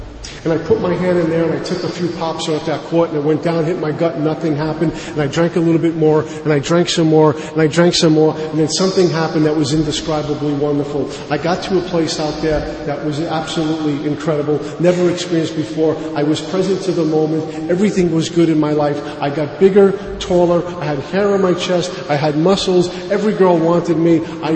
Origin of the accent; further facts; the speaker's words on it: Brooklyn, New York, United States; I grew up in Bensonhurst, Brooklyn. Like, you couldn't tell by the way I was talking, right?